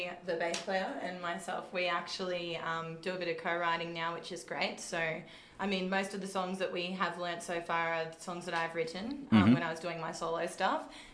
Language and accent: English; Redlands, Queensland, Australia; Well, we're sort of from the Redlands area, so but we play around Brisbane, so I guess, Brisbane locals.